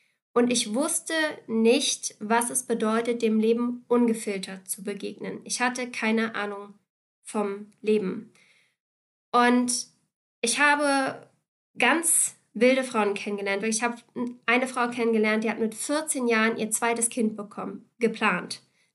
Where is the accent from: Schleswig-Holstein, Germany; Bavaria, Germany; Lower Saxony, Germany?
Lower Saxony, Germany; ich komme eigentlich aus der Nähe von Hannover.